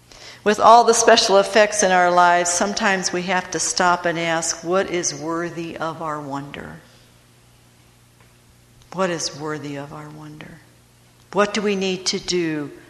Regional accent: Cleveland, Ohio, United States; I'm from Cleveland. I understand different, but not his kind of different.

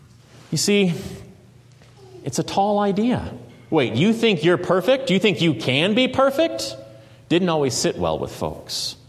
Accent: Southern US, United States; Oh, pardon me, I'm from the South, I should know better.

